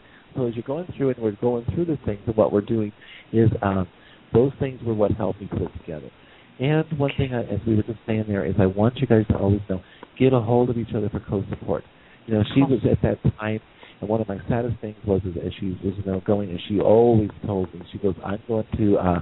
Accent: Wyoming, United States; I am from Wyoming, but I have some really good clients and I love the South. As you guys have found out, I'm in Florida.

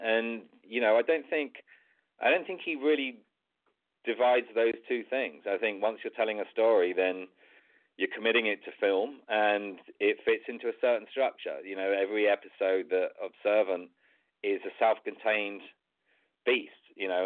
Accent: United Kingdom; You know, being British, I think I was an addition to that team because I had the local knowledge

